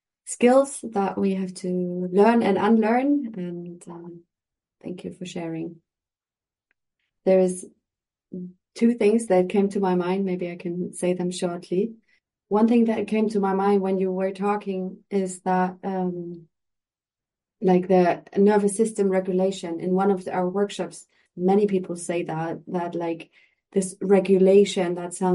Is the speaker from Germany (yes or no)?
yes; Germany; English is a second language; like as a German, like a person who was born and raised in German, all this talks like about ancestors, I always feel like, should we really? So I think that one of the problems why it's so hard also in Germany